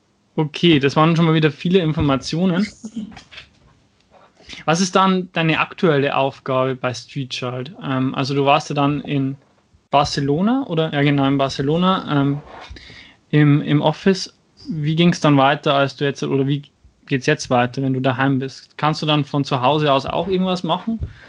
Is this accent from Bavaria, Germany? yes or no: yes; Schwandorf, Bavaria, Germany; wir sind schon hier aus meiner Heimatstadt, aus Schwandorf und Regensburg, das ist so bei Nürnberg, Münchener Gegend